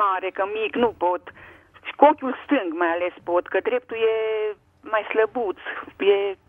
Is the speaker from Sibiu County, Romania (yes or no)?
yes; Sibiu County, Romania; eu sunt de lângă Mediaș